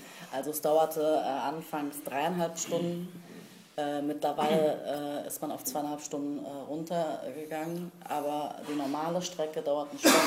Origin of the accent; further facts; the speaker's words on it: Berlin, Germany; bin 1975 im Wrangelkiez an der Falkensteinstraße geboren und aufgewachsen. Ich bin eine waschechte Kreuzbergerin sozusagen. Ich bin in die Kurt-Schumacher Grundschule gegangen, auch in Kreuzberg, und habe auch mein Abitur in Kreuzberg gemacht, am Hermann-Hesse-Gymnasium. Ich habe in Berlin an der TU Volkswirtschaftslehre studiert